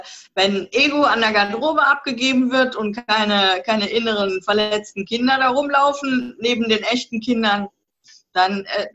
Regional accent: Rhineland, Germany; accent: Rhineland; Und ich bin ja aus dem Rheinland, wie man unschwer hören kann

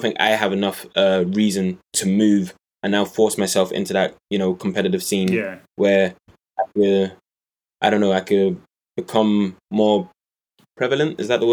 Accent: London, United Kingdom; accent: Irish; now in Ireland; I'm from London. Are you? I used to live in London. Moved here in 2007. That's why my Irish accent isn't that strong.

